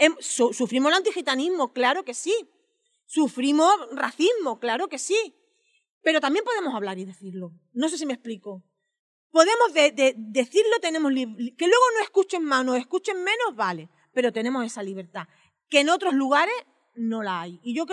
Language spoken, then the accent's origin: Spanish; Barcelona, Catalonia, Spain; mi proceso como gitana catalana que soy aquí y que nació en el campo de la Bota